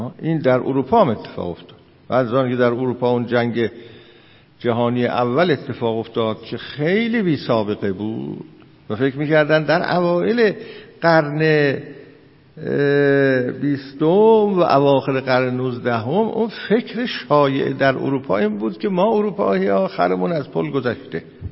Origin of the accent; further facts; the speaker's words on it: Iran; خب درست است ما همه ایرانی هستیم، اما این زبان فارسی مادری را داریم